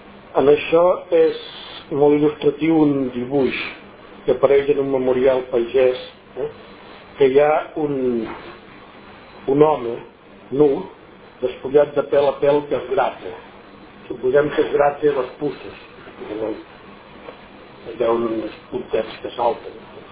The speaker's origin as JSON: {"language": "Catalan", "town": "Rocafort de Queralt", "region": "Catalonia", "country": "Spain", "said": "jo soc de Rocafort de Queralt. Rocafort de Queralt hi havia 50 ports, o sigui uns 250 habitants, que eren els que són avui en dia."}